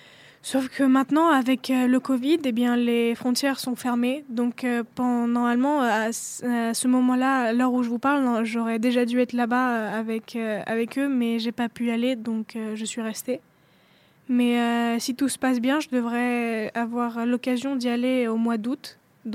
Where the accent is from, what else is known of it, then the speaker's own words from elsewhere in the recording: Romania; now in France; moi, comme je ne suis pas originaire de France, mais que je viens de Roumanie